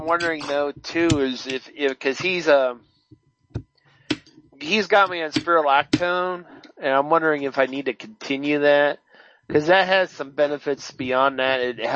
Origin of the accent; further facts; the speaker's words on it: Pennsylvania, United States; now in Columbus, United States; I was from Western Pennsylvania. You know, that was the first area of the country I ever lived in.